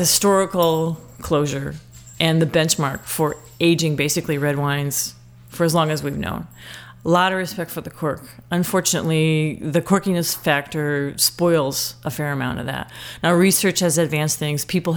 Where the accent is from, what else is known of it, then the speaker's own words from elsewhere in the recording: Menomonee Falls, Wisconsin, United States; I'm from the Milwaukee area. I grew up in Menominee Falls.